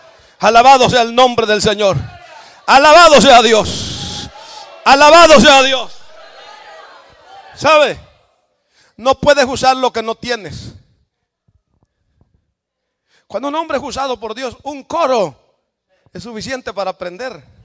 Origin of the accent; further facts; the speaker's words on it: El Salvador; moved away; cuando yo vine de El Salvador, me enseñaron 5 palabras en inglés.